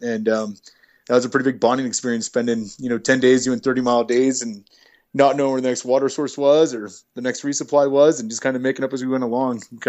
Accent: New England, United States; I grew up mostly in New England my whole life until I was in high school

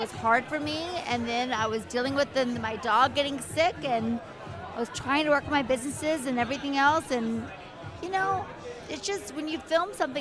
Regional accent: the South, United States; I love makeup. I'm from the South.

